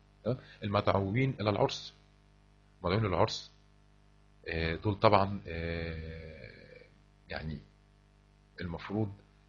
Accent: Egypt; هنا عندنا في مصر

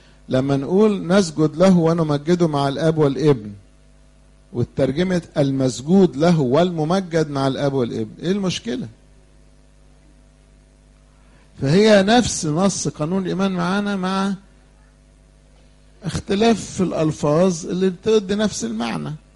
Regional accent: Egypt; زي ما احنا هنا مصريين من جدرنا ومسيحيين،

